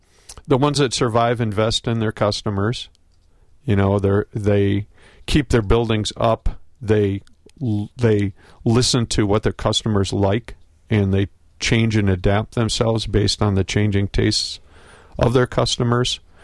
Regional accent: Oconto, Wisconsin, United States; His story made me think of another neighborhood tavern from my hometown. My dad owned a feed mill in Oconto

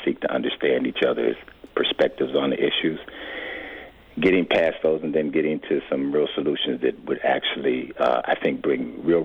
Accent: Milwaukee, Wisconsin, United States; born there; I was born in Milwaukee, and Milwaukee has always been a very segregated city.

